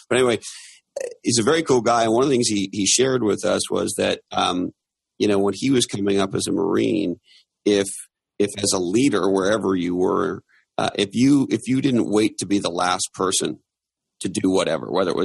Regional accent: Montreal, Quebec, Canada; even though I grew up in Montreal, Canada, believe it or not

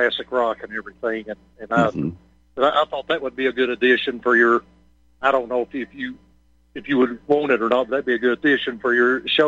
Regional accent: Kentucky, United States; I'm from Kentucky, and I guess that you could call it, quote-unquote, a border state, but I'm from Appalachia. I'm a hillbilly, if you want to call me that. I'm from the mountains

